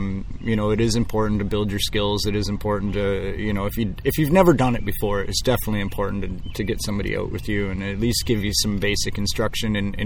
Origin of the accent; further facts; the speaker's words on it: Long Point, Ontario, Canada; I grew up on the Great Lakes. I spent a lot of time in Long Point growing up. you know, pretty much my entire life.